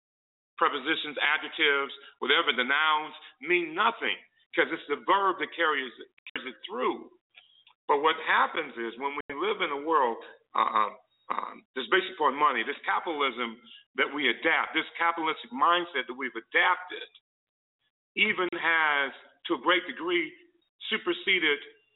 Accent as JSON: {"language": "English", "town": "Detroit", "region": "Michigan", "country": "United States", "tie": "born or raised there", "said": "I grew up in Detroit, and I think it was Champlain Park was the main park that our families would come together"}